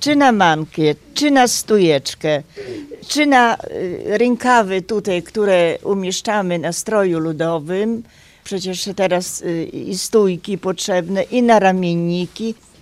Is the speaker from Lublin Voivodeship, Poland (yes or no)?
yes; Nowy Holeszów, Lublin Voivodeship, Poland; Przyjechałam z Nowego Choleszowa. To jest powiat włodawski.